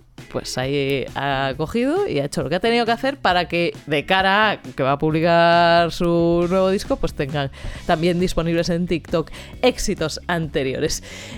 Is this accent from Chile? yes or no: no; Spain; En este caso no es Australia, somos nosotros de España